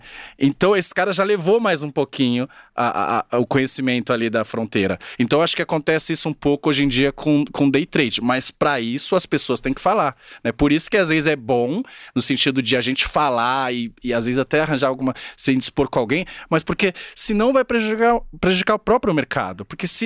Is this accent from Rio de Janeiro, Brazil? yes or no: no; São Paulo, Brazil; Não, mas eu não morei no Tatuapé, não cresci no Tatuapé, eu cresci na Patriarca, que é perto de Artur Alvim.